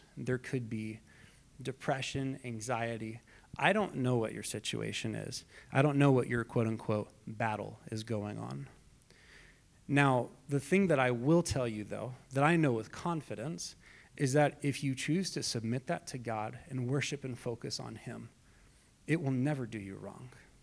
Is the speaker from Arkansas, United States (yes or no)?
yes; Arkansas, United States; I'm from Arkansas, so I do love watching the U of A play.